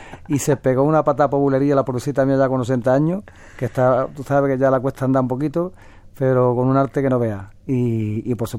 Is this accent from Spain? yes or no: yes; Ayamonte, Andalusia, Spain; lo que es cantar en mi tierra, ¿no? Ver las caras conocidas de gente que yo conocía de chiquitito. Aparte, yo lo primero que hice nada más llegar a Ayamonte es que me fui a buscar a mi abuela